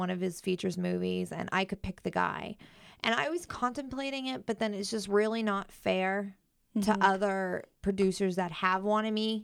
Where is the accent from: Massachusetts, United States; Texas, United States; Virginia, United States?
Massachusetts, United States; Boston; Yes, I'm from Boston, so.